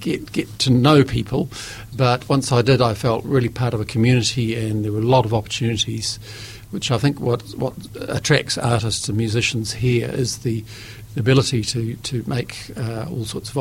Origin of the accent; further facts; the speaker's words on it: Christchurch, Canterbury, New Zealand; I was brought up in Christchurch and lived there for 27 years